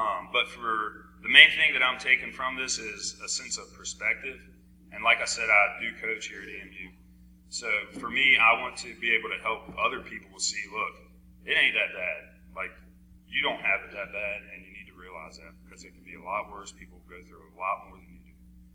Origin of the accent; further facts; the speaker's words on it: Bedford, Virginia, United States; I'm not from around here. I'm actually from Bedford, which is 2 hours south. So I'm not from around the area